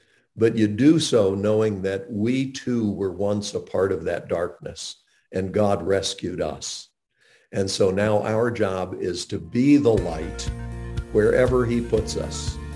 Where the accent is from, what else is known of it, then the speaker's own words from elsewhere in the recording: Montreat, North Carolina, United States; I grew up right outside of Asheville, North Carolina. I lived in a little town called Montreat, where Billy Graham lived.